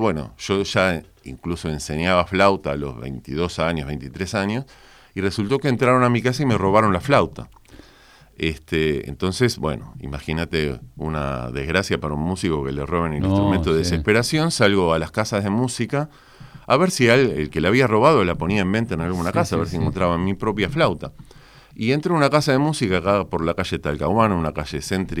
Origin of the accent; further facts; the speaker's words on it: Buenos Aires, Argentina; Soy reporteño.